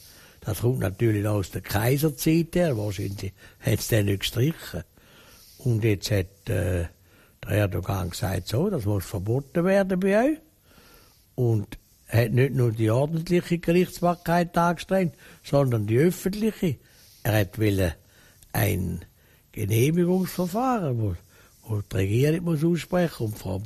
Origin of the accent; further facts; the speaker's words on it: Switzerland; sind wir Schweizer hätten eine gute Ausgangslage.